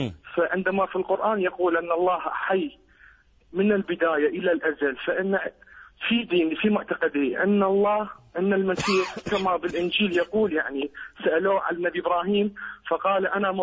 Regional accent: Iraq; أنا كعراقي حبي إلك، أنت مو

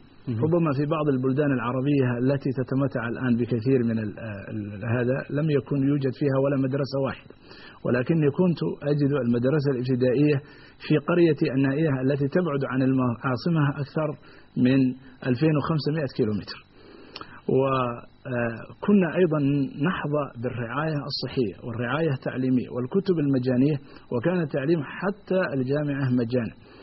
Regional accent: Somalia; يعني مثلا كنا نستلم البريد، الرسالة التي تأتي من أوروبا نستلمها في قريتنا، الرسالة البريدية تصل إلى بيتنا في القرية

